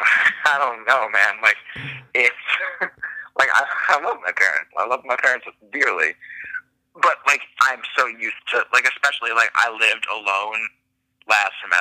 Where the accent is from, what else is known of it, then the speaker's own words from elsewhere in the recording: Manalapan, New Jersey, United States; I'm from Manalapan, so like, I'm like an hour.